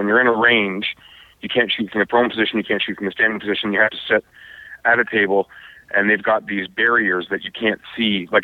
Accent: Scarborough, Ontario, Canada; born there; also born or lived in Windsor / Detroit; now in Drummondville, Canada; I'm originally from, I was born in Scarborough, Ontario, moved down to Windsor, Ontario, where I lived for many years, and then actually almost married an American girl on the Detroit side. Lived in Detroit for a little while, and then moved from Detroit and ended up in Drummondville, Quebec.

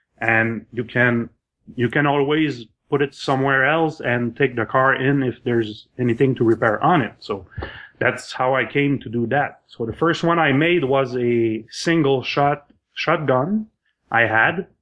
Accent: Sherbrooke, Quebec, Canada; born there; now in Thetford Mines, Canada; from I was born in Sherbrooke, Quebec, but I'm now in Thetford Mines because of work.

